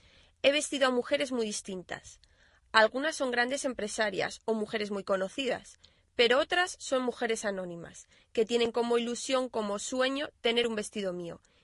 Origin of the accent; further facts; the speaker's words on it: Canary Islands, Spain; Para mí, que soy canaria y que quería trabajar en mi tierra, las Islas Canarias